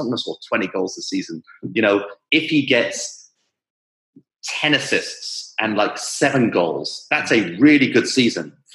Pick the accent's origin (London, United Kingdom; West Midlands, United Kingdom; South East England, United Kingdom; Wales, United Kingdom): London, United Kingdom; I grew up in South London. I grew up in nothing.